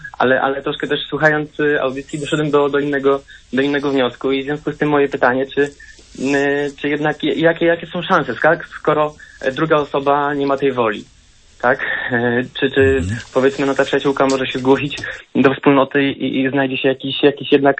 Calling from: Łódź, Łódź Voivodeship, Poland

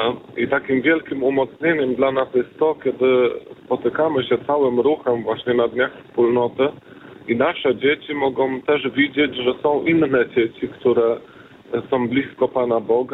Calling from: Chojna, West Pomeranian Voivodeship, Poland; ja jestem z Chojni, z parafii Matki Bożej Królowej Polski.

